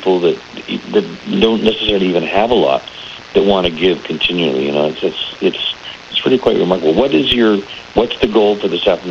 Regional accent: Victoria, British Columbia, Canada; when I say I'm from Victoria

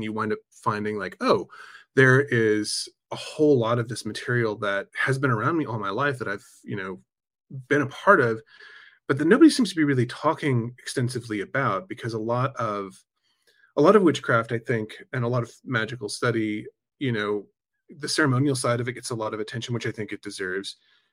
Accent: the South, United States; I grew up in the South. There's so much folklore all around.

